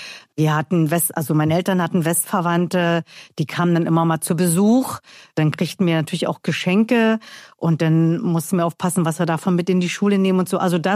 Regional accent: Berlin, Germany; accent: Berlin dialect; Ich komme aus Berlin, ja. Ich kann auch richtig Berlinern, wenn ich will. Das lasse ich jetzt aber mal hier. Und wir haben immer in Prenzlauer Berg gewohnt.

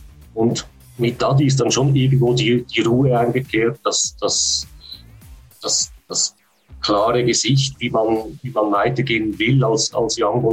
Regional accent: Switzerland; dass ich als Schweizerin das erklären muss

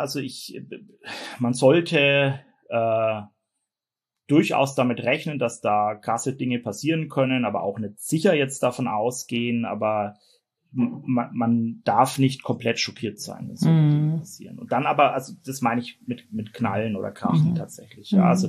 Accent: Escherndorf, Bavaria, Germany; Also ich stamme aus Unterfranken. Das ist eine Weinanbauregion. und bin auch Winzersohn tatsächlich. Also ich stamme aus einer Winzerfamilie, aus einem ganz kleinen Ort an der Mainschleife. Mhm. Escherndorf heißt

